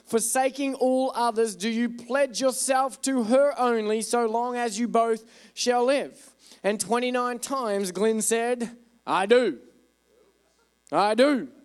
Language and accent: English; Australia; Look at me. I'm Australian. What do you think?